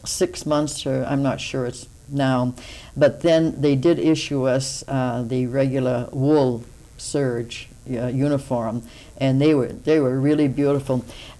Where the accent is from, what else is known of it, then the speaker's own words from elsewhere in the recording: New Hampshire, United States; I was from New Hampshire and he was from Rhode Island.